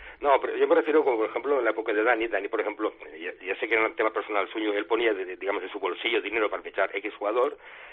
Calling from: Argentona, Catalonia, Spain; de Argentona.

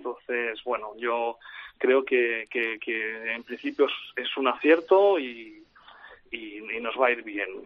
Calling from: Sant Joan Despí, Catalonia, Spain; de San Juan de Espí, que te llamó el viernes pasado por primera vez.

